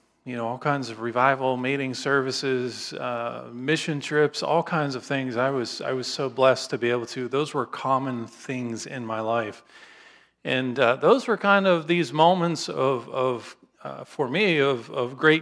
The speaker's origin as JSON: {"language": "English", "region": "Pennsylvania", "country": "United States", "tie": "born or raised there", "said": "I grew up in Western Pennsylvania, and there were some you know, some serious hills"}